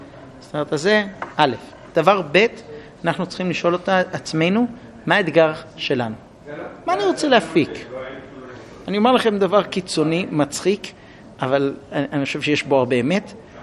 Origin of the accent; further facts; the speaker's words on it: Jerusalem, Jerusalem District, Israel; הייתי רוב חיי בקריית משה. חוץ מזה שנולדתי שם, המשכתי שם בישיבה, הייתי שם עוד 10 שנים נשוי, 11-12 שנים נשוי.